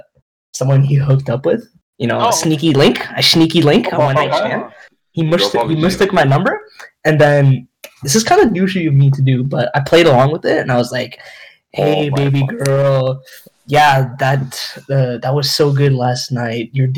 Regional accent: Pakistan; No, I'm not. I'm Pakistani. I'm Islam.

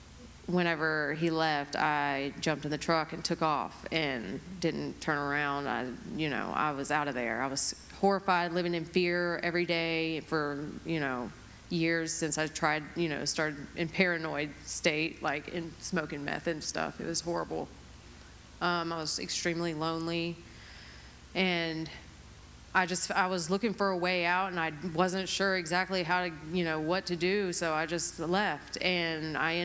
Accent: South Carolina, United States; now in Poplar Bluff, United States; I'm 33 years old. I'm not from Poplar Bluff. I'm from South Carolina. I came here a couple years ago.

